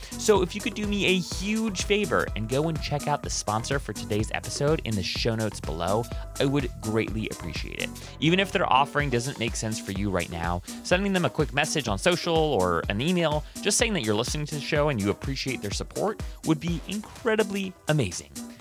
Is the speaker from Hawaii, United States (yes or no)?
yes; Kailua, Hawaii, United States; I'm actually from Hawaii, if I haven't told you that already, if you aren't familiar with, you know, where I come from. Kailua, Hawaii, on the island of Oahu.